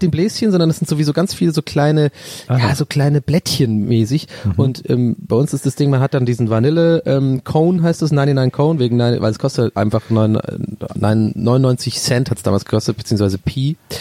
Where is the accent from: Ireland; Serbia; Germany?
Ireland; Nein, nein, Flake hast du bei uns in Irland.